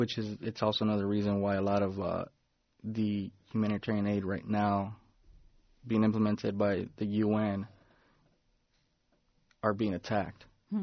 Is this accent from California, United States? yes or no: yes; Los Angeles, California, United States; I grew up in Boyle Heights, like you mentioned, and just coming from a rough neighborhood, there wasn't much direction, not much guidance.